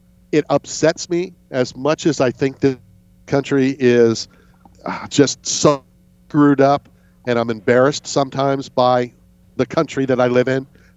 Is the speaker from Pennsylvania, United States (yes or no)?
yes; Philadelphia, Pennsylvania, United States; I'm still from Philadelphia, though.